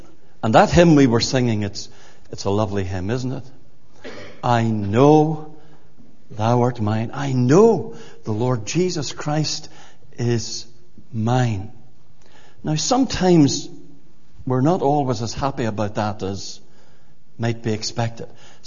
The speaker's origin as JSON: {"language": "English", "town": "Armagh", "region": "Northern Ireland", "country": "United Kingdom", "tie": "born or raised there", "said": "when I was a little boy at home, I was brought up in the Armagh Baptist Church."}